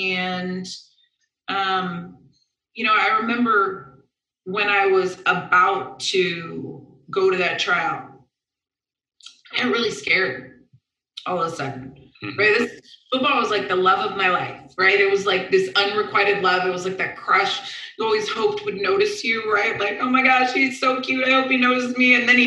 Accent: Vero Beach, Florida, United States; So I grew up in Vero Beach, Florida. So football is like a way of life down there.

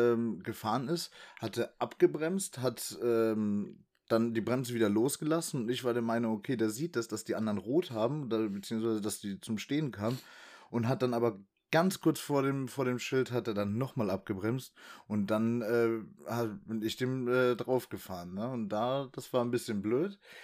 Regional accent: Germany; wir sind ja Deutsche und in Deutschland ist ja das wunderbare Rechtsfahrgebot.

